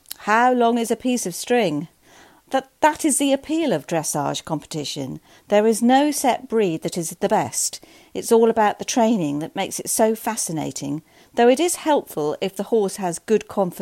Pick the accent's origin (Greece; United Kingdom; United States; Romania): United Kingdom; Solihull, West Midlands; also born or lived in Birmingham, United Kingdom; I was born in Birmingham and brought up in Solihull, a town between Birmingham and Stratford-upon-Avon in Warwickshire. My parents were not horsey at all, both being from working-class backgrounds